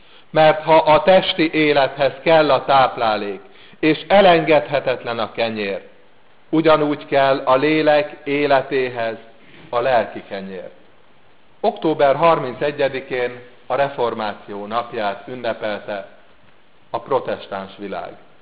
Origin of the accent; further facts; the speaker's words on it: Hungary; hogy néha még meg is köptödnek minket, csak azért, mert magyarok vagyunk.